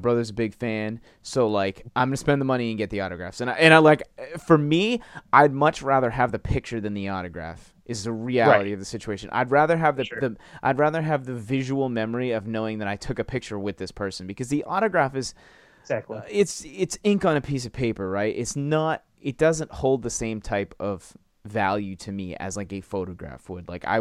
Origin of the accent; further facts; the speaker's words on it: Boston, Massachusetts, United States; I'm probably saying it wrong. I'm from Boston. We don't know.